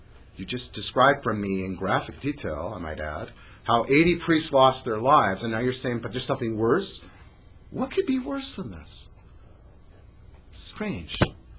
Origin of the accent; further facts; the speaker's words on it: Canada; I'm Canadian.